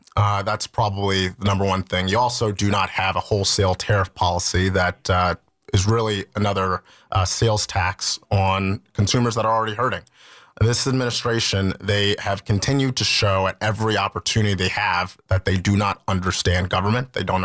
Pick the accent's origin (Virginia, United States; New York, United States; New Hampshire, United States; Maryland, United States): Virginia, United States; So all over. The place that I lived in the most